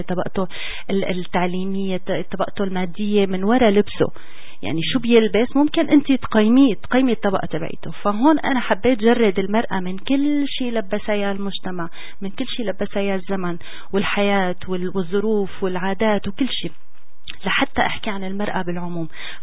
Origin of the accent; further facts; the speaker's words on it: Syria; moved away; فانا لي فخر انه انا سورية، ولي فخر اني لسه بحس بالوجع بالرغم من اني بالغربة من سنين، يعني لا بأس فيها، صار لي زمان طالع برا سوريا